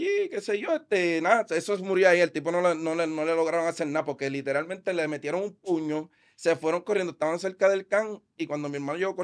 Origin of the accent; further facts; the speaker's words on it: Bayamón, Puerto Rico; en Redville, en Bayamón, de donde yo soy criado full de Redville.